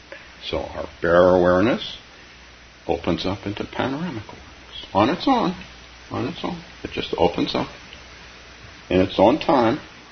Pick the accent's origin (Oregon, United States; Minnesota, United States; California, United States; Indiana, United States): California, United States; Palo Alto; we moved away from that house and lived down where I grew up in Palo Alto